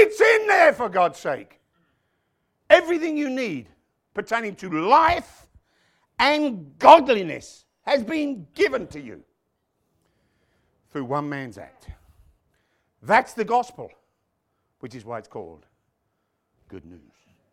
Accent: England, United Kingdom; I mean, I'm English.

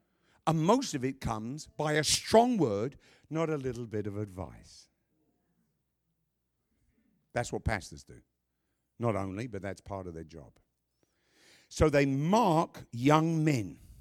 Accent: England, United Kingdom; Her stories of coaches are great because we're English. We didn't have coaches.

